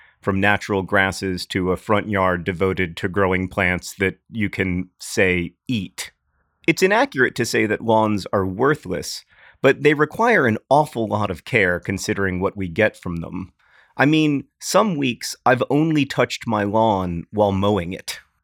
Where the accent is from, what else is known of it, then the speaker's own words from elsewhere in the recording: Indiana, United States; If you've ever driven through my home state of Indiana, you've seen mile after mile after mile of cornfields.